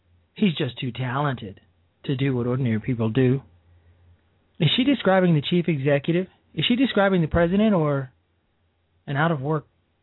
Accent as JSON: {"language": "English", "town": "Chicago", "region": "Illinois", "country": "United States", "said": "I know all about it. I'm from Chicago."}